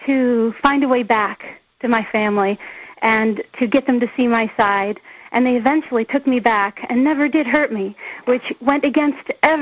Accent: Chicago, Illinois, United States; Yeah, well, no, I grew up in Chicago, but I come from a very traditional culture where girls get married when they're told to get married

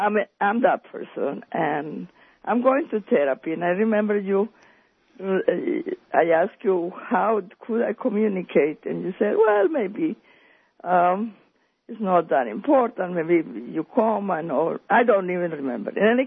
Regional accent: Colombia; now in New York City, United States; Colombia.

